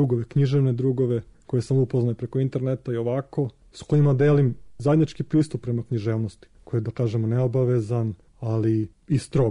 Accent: Niš, Nišava District, Serbia; pošto ja sam iz Niša rodom, postoji ta mekota, postoji taj duh, postoji ta lirika

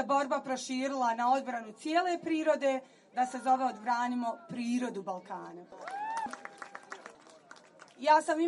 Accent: Central Bosnia Canton, Bosnia & Herzegovina; Ja dolazim iz Srednje Bosne, u kraju gdje već jedna velika rudarska kompanija rudari plemenite i druge rude.

